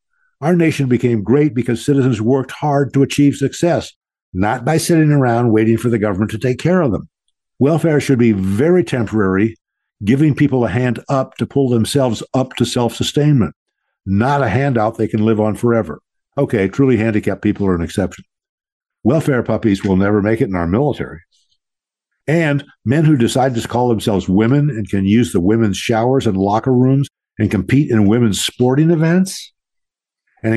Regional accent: Glendale, California, United States; I grew up in Glendale, California, a Los Angeles suburb

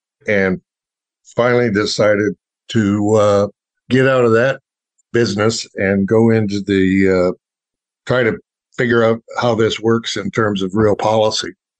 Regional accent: Michigan, United States; I grew up in Western Michigan.

